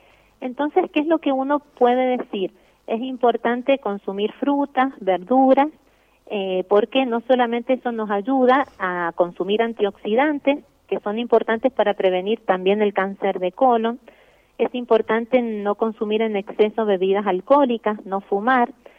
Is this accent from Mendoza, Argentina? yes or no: yes; Mendoza, Argentina; Por eso que es muy importante como mendocinos conocer que somos los únicos hasta ahora en Argentina que tenemos esta ley.